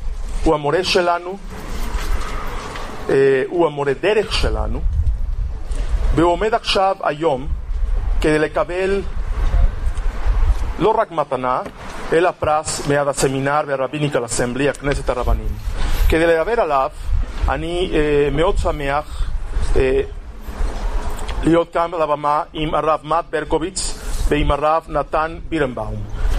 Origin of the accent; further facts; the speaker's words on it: Mexico; accent: North American; Hebrew is a second language; אני ממקסיקו, אתה מאורוגוואי, יש הבדל. והמבטע שלי לא דרום אמריקאי, אני צפון אמריקאי